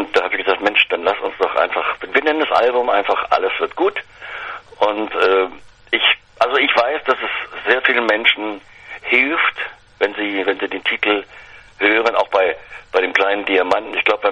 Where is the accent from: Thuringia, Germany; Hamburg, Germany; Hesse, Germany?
Hesse, Germany; Eschwege; Ja, klar, habe ich gemacht hier in meiner Heimatstadt Eschwege.